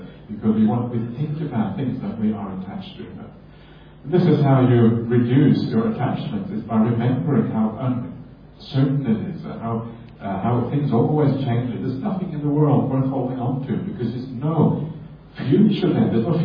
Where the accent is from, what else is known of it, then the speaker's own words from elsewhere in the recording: Norway; now in Australia; they ask me, where are you from? Norway. Well, an hour away. Like Australia, I'm not sure where I'm from anymore, but I used to be from Norway before now.